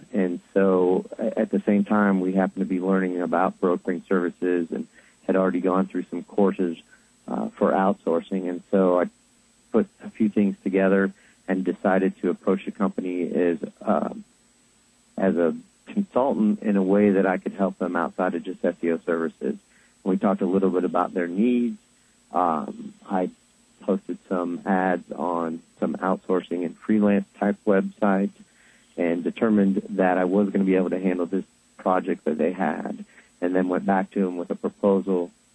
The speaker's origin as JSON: {"language": "English", "town": "Sarasota", "region": "Florida", "country": "United States", "said": "I'm from Sarasota, Florida."}